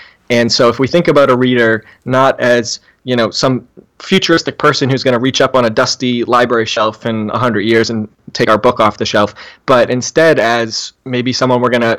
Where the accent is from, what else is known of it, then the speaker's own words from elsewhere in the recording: New England, United States; I'm from New England, I've grown up here, and we have a really annoying regional habit of just constantly talking about the weather